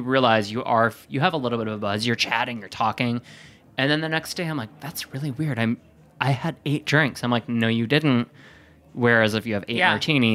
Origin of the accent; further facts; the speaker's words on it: Wisconsin, United States; I'm from Wisconsin where, you know, we don't have very much.